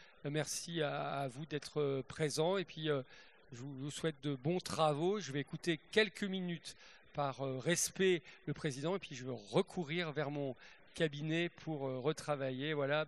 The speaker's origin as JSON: {"language": "French", "town": "Metz", "region": "Grand Est", "country": "France", "tie": "born there", "said": "Je suis né à Metz, en Moselle."}